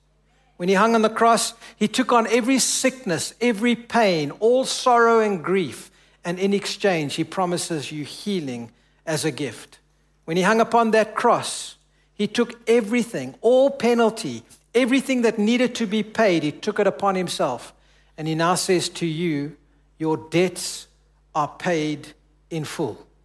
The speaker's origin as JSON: {"language": "English", "country": "South Africa", "said": "But I celebrated and declared their victory was my victory as a South African."}